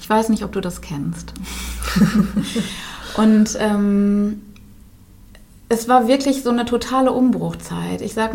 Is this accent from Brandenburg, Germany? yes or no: no; Bielefeld, North Rhine-Westphalia, Germany; ich bin 41 Jahre alt. Ich komme hier auch aus dem Raum Bielefeld